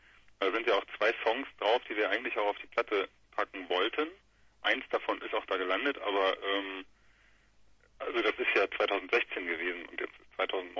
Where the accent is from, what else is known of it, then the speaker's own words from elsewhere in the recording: Trier, Rhineland-Palatinate, Germany; now in Göttingen, Germany; Genau, wir kommen alle aus Trier.